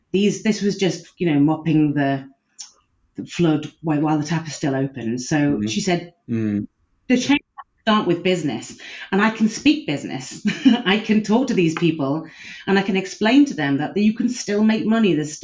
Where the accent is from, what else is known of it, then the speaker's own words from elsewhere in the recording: United Kingdom; now in Eindhoven, Netherlands; Hello, I'm in Eindhoven in the Netherlands. Mm-hmm. But I'm British, as you can maybe tell.